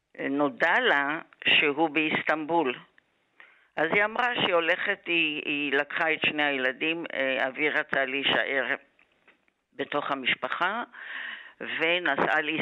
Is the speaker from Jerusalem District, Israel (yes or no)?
yes; Jerusalem, Jerusalem District, Israel; נולדתי בירושלים כשאבי כבר לא היה איתנו